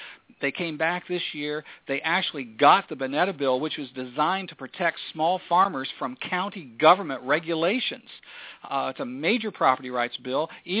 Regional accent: Ohio, United States; just some of the victories that we've begun to have in Ohio, my home state, in northern Ohio, in the Cleveland area

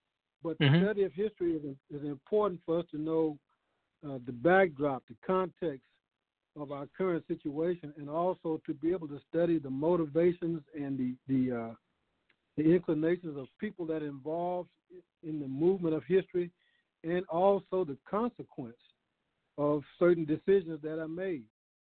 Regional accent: Acres Homes, Texas, United States; my community of Acres Homes. And it really was the type of environment when I grew up in Acres Homes

